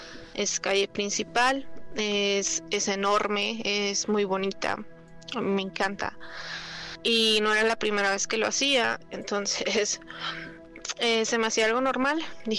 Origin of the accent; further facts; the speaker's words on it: Chihuahua, Mexico; now in Wisconsin, United States; Soy nacida en Chihuahua, Chihuahua. Ahorita estoy viviendo actualmente en Wisconsin.